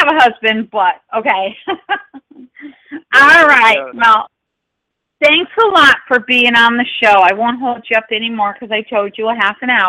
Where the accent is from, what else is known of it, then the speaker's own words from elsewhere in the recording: Oak Park, Illinois, United States; born there; I was born in Oak Park, Illinois also, so there were three Illinoisers here.